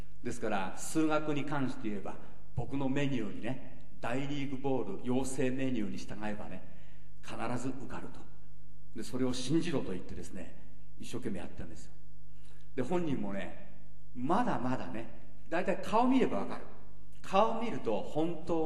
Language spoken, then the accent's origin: Japanese; Suwa, Nagano, Japan; 北海道か、あるいはうちの田舎ね、諏訪なもんですから、あの八ヶ岳の近辺がいいんですね。